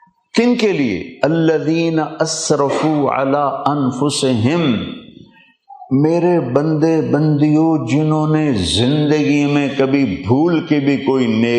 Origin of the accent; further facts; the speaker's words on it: Tulamba, Punjab, Pakistan; میرا ضلع ملتان ہے، تو تلمبا میرا ہوم ٹاؤن،